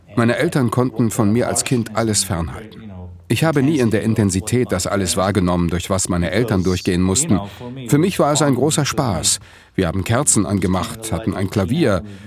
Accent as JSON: {"language": "German", "country": "Armenia", "said": "Meine Musik ist sehr beeinflusst von meiner Heimat Armenien. Ich habe die armenische Folkmusik mit 14 Jahren entdeckt."}